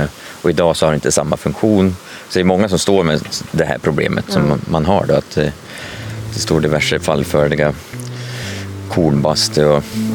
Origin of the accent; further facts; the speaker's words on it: Gävleborg County, Sweden; Vi är inte födda här i Järvsö någon av oss, men från liknande ställen i Hälsingland